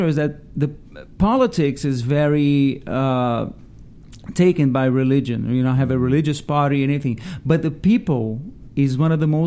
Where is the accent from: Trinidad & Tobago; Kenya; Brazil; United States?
Brazil; I'm a Jew from Brazil.